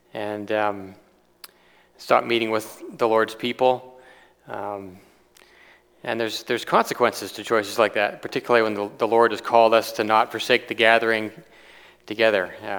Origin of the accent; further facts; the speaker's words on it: Victoria, British Columbia, Canada; born there; I was born in Victoria, BC. In early days, my family went to Victoria Gospel Chapel.